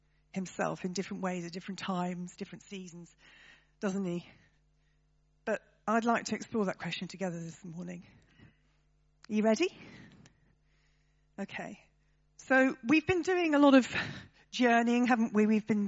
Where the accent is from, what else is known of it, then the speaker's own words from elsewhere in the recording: Northern Ireland, United Kingdom; accent: Northern Irish; In my croaky voice, in my Northern Ireland accent.